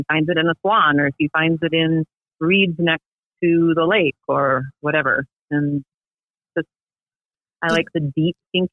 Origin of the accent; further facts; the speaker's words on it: Albert Lea, Minnesota, United States; I grew up in Albert Lea, Minnesota, in farm country at the bottom of the state.